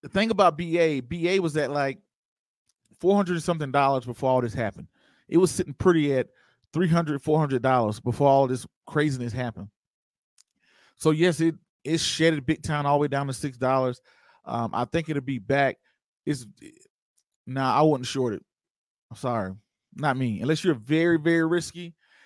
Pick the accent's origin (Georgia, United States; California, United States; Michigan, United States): Georgia, United States; I'm a little bit more comfortable because I'm from Georgia.